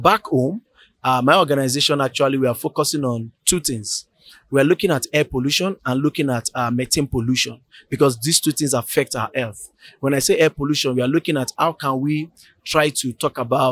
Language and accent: English; Nigeria; I'm from Nigeria.